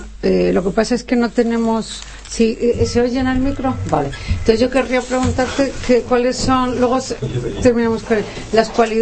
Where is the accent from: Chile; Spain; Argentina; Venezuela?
Spain; Madrid, Community of Madrid; Yo que soy madrileña.